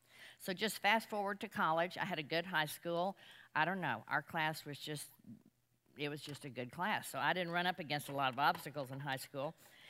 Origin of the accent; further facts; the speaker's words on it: Dallas, Texas, United States; I grew up in Dallas. It was a moral home. We were taught right from wrong.